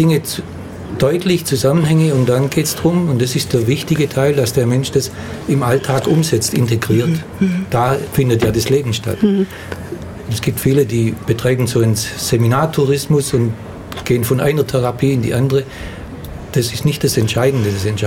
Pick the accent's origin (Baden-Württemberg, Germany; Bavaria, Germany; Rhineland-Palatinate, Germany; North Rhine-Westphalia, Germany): Baden-Württemberg, Germany; Ich bin ja ein Schwabe und ein guter Schwabe